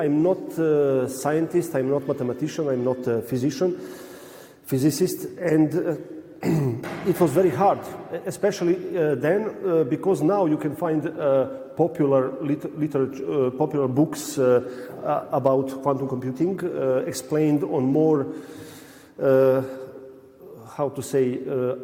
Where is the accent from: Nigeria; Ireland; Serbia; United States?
Serbia; I'm originally from Serbia.